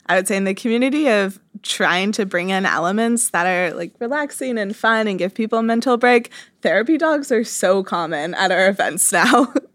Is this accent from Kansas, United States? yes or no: yes; Kansas, United States; So I grew up in Kansas. Not a huge tech scene there.